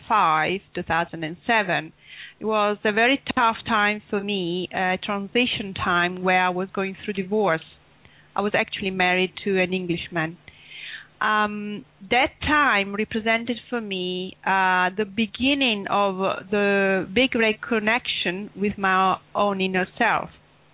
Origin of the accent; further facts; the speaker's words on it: Italy; English is a second language; now in United Kingdom; I'm originally from Italy. I have been living in UK almost for 15 years now, and I've been also working in UK.